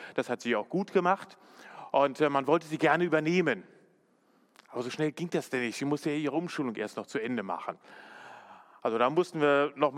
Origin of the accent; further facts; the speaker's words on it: Bielefeld, North Rhine-Westphalia, Germany; Ich bin ja in Ostwestfale, ja, also ich bin Bielefelder.